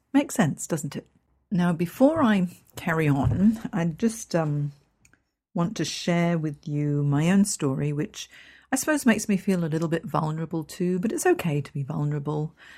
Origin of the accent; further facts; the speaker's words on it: Hong Kong; moved away; also born or lived in San Francisco / London; I've moved country 5 times. I moved from Hong Kong, which is my home, to San Francisco, which was beautiful, but quite an adjustment going from an Asian country to an American country.